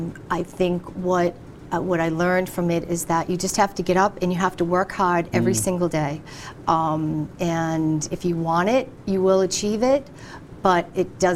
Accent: Boston, Massachusetts, United States; So basically, my whole life was spent growing up on Long Wharf down in Boston

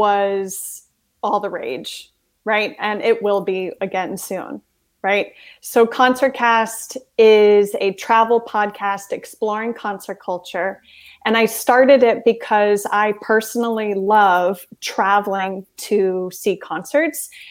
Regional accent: Maine, United States; it was a road trip around my home state of Maine.

